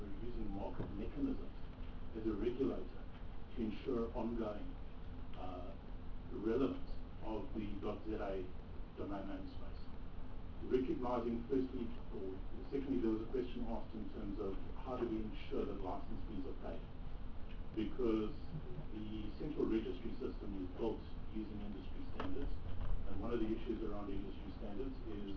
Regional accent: South Africa; as a South African, I'll be very proud to have colleagues, friends from around the world attending

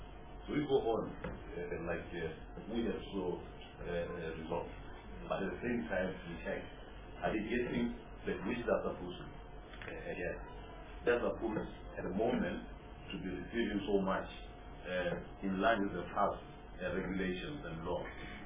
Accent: South Africa; Yes, as a South African, these are not people from outside who are simply, on top of taking the job, etc.

